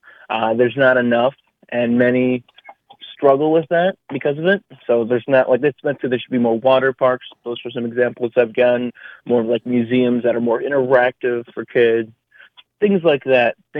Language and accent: English; Port Huron, Michigan, United States; Well, I was born and raised in Port Huron, if that's not evidence.